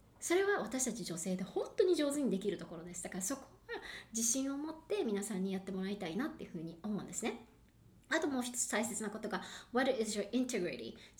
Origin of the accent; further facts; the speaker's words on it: Yokohama, Kanagawa, Japan; now in Texas, United States; 私は今、アメリカのテキサスなんですけれども、出身は横浜です。浜子です。